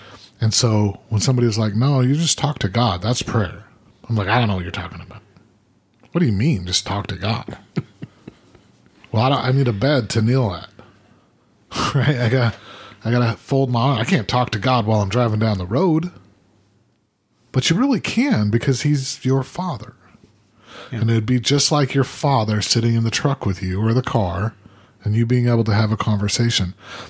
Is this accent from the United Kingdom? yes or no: no; Utah, United States; I've talked a lot on other podcasts about growing up in Utah and you know, how at that time a large percentage was Mormon, right?